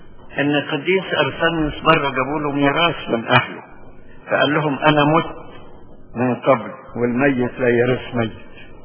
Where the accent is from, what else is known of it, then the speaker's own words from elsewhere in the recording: Egypt; وده قانون معتمد عندنا في مصر يعني.